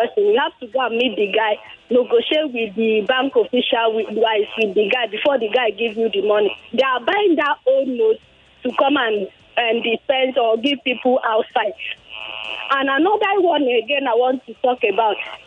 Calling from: Ogun, Nigeria; I'm calling from Ogun State.

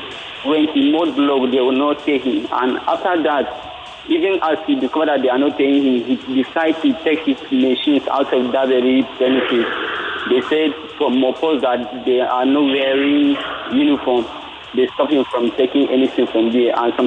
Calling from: Lekki, Lagos, Nigeria; I'm calling you from Lekki.

